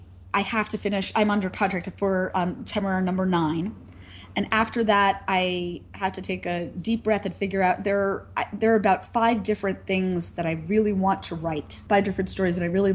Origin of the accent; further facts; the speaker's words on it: United States; you know, I'm American, so we're baseball players over here.